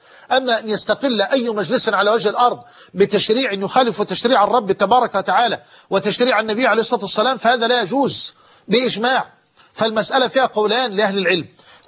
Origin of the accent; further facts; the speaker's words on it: Egypt; وقد حان الآن يعني عندنا في مصر الاستعداد يعني لصلاة المغرب